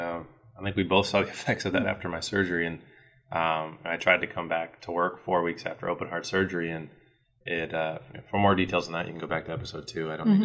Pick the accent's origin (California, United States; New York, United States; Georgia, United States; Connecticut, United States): Connecticut, United States; I actually didn't know what Bojangles was when I moved down here. I'm from up north. I'm from